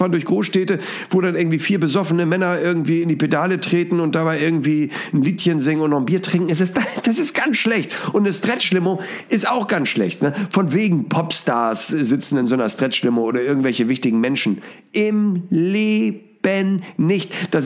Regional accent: Hamburg, Germany; aus meiner Sicht als Hamburger.

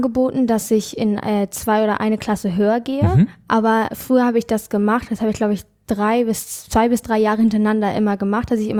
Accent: England, United Kingdom; ich komme ja also aus England

